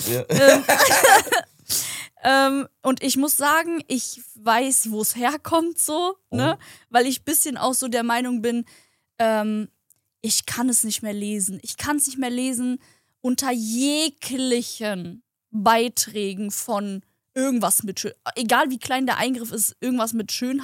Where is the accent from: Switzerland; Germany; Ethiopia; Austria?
Germany; Frankfurt, Hesse; Ich komme aus Frankfurt